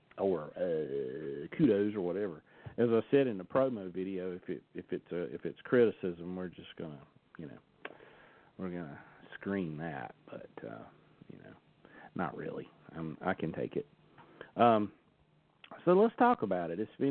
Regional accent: the South, United States; accent: Southern; I can't seem to lose my Southern accent

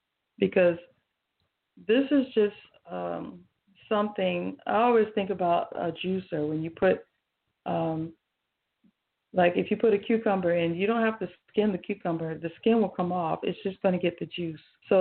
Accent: the South, United States; I grew up in the South.

